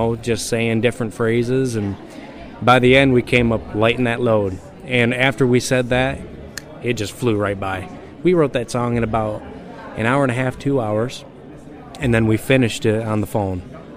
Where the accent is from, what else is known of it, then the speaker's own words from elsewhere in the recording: Millington, Michigan, United States; So I'm from Millington, Michigan, way up in the north, and I get to Tennessee quite often to do my work, but I still live in Michigan.